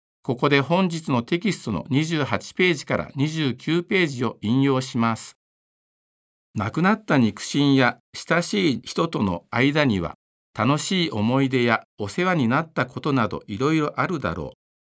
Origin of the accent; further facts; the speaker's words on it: Aichi, Japan; now in Nagano, Japan; 私は地元愛知県の教科部で働くことになりました。